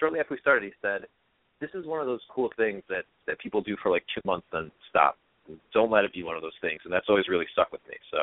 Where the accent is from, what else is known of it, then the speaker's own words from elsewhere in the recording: Detroit, Michigan, United States; also born or lived in Chicago; I grew up in Detroit, Michigan. I go back to Detroit frequently. I was born in Chicago.